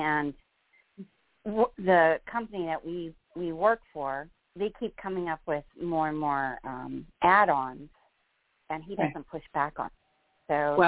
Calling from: New Jersey, United States; New Jersey.

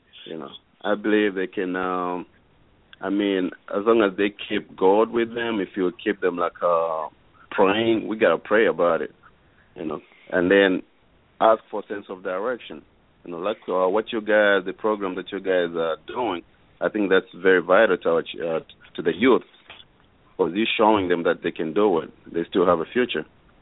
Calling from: Dallas, Texas, United States; I'm right here in Dallas, Texas.

